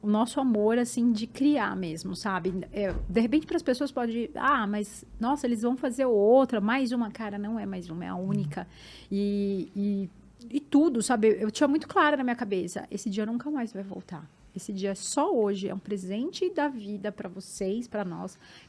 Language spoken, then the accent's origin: Portuguese; São Paulo, Brazil; Pô, eu sou da Vila Alpina, zona leste de São Paulo, né?